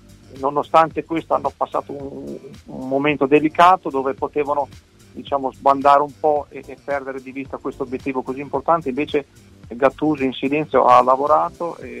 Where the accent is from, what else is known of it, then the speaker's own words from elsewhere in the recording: Emilia-Romagna, Italy; io essendo emiliano anche vicino diciamo da dove ho passato l'infanzia